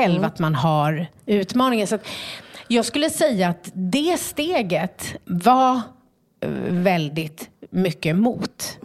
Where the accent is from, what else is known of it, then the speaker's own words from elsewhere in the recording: Stockholm, Stockholm County, Sweden; eftersom jag är uppväxt i Skärholmen, så känner jag ju väldigt mycket människor.